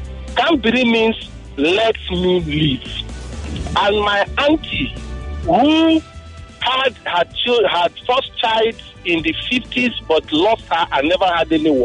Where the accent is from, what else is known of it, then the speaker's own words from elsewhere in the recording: Abia, Nigeria; In my own area, I come from Abia State.